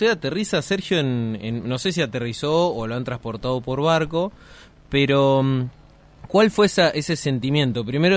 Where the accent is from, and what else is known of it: Argentina